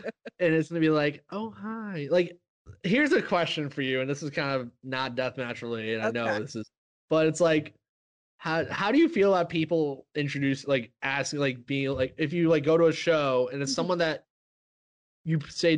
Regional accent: Midwest, United States; I need to get a clarification on Wawa because as a Midwesterner, I always like, I'm more interested in places that are not near me

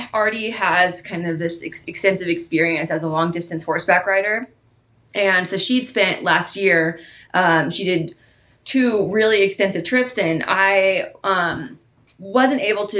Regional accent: Texas, United States; I'm 27. I'm originally from Texas.

